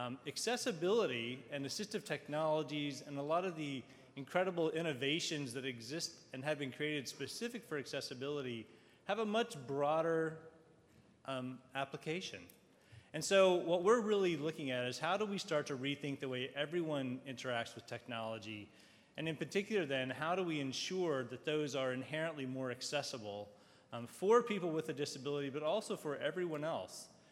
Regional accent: Texas, United States; I actually am from Texas, although I've apparently shed some of my accent.

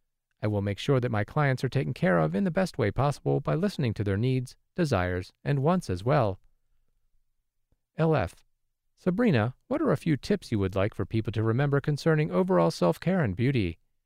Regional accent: Amory, Mississippi, United States; I am from Armory, Mississippi.

